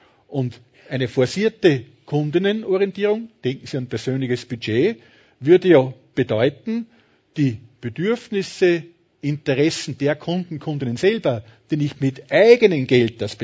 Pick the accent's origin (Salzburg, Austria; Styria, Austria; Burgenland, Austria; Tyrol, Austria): Salzburg, Austria; Tamsweg; Aber denken Sie an den Bezirk Tamsweg in Salzburg, wo ich herkomme